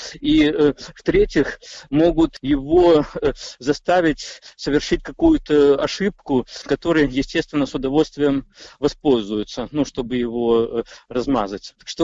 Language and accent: Russian; Primorsky Krai, Russia; Я являюсь коренным жителем Приморья.